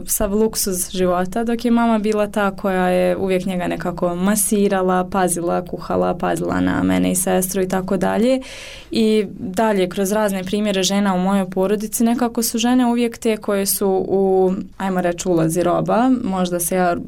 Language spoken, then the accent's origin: Bosnian; Bosnia & Herzegovina; pogotovo jer dolazim iz Bosne, nemamo puno žena umjetnica ovdje